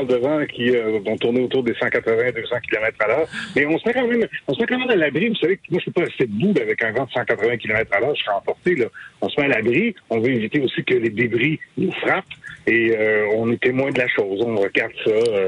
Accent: Quebec, Canada; Non, chez nous, au Québec, c'est beaucoup plus.

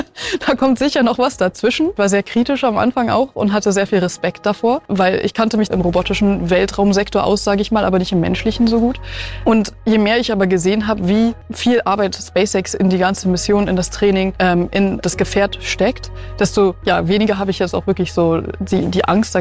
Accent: Berlin, Germany; Ich habe 2 Sachen von meiner Heimatstadt Berlin mit.

